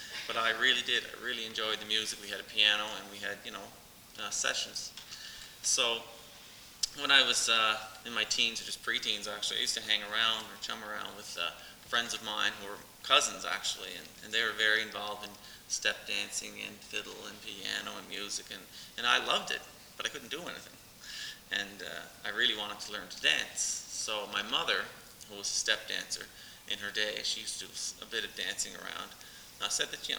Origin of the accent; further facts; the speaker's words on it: Cape Breton, Nova Scotia, Canada; I come from Cape Breton, which is an island in northeastern Nova Scotia, which is in eastern Canada.